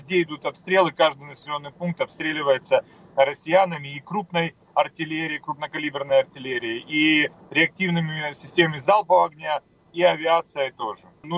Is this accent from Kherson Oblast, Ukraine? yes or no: no; Sievierodonetsk, Luhansk Oblast, Ukraine; это Северодонецк областной центр, это мой родной город, где я родился